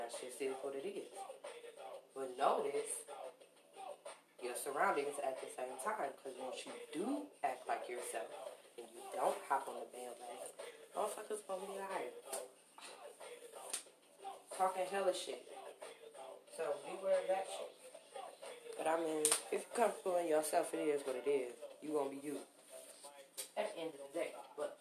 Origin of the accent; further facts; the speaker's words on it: Toledo, Ohio, United States; I'm from Toledo, born and raised, and what else can I tell y'all about me?